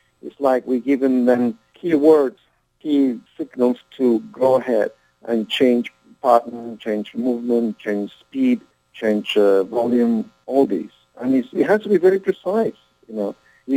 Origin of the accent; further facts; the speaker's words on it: Caracas, Capital District, Venezuela; I am from Caracas, so I have another home here. I don't want to call it second home, because it's neither second or first. I have a home in Miami, I'm in Caracas, and they're both first homes.